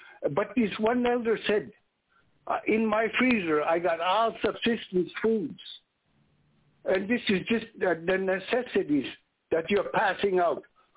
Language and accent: English; Dillingham, Alaska, United States; I'm from Bristol Bay, originally from Dillingham. I was born back in 1946, September 29, 1946, before this state was recognized as a state, Alaska.